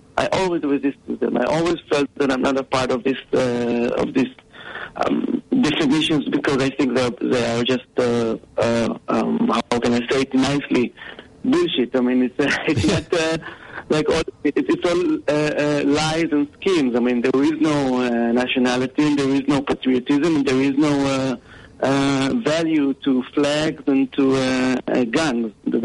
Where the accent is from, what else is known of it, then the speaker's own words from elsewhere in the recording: Ra'anana, Central District, Israel; I was born and raised in Israel in a little city called Ra'anana, which is a very very white, clean, very maturistic, patriotic city.